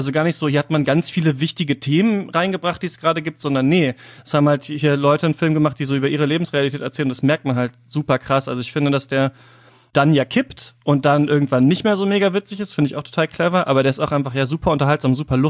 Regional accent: Germany; born there

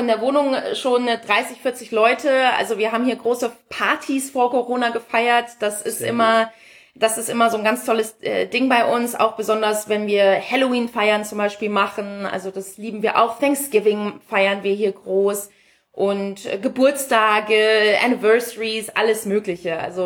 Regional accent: Munich, Bavaria, Germany; ich bin Münchnerin. Wir wohnen jetzt schon eine sehr, sehr lange Zeit hier, deswegen definiere ich mich auch als Münchner.

